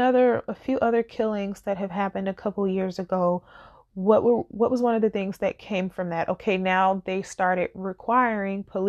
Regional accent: United States; So I'm African American. I'm Black. I was born in America. It's all I know yet.

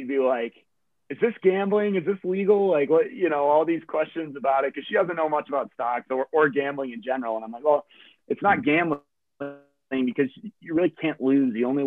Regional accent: Chicago, Illinois, United States; Like I'm from Chicago, I'm a Bulls fan, so the Bulls started out pretty low.

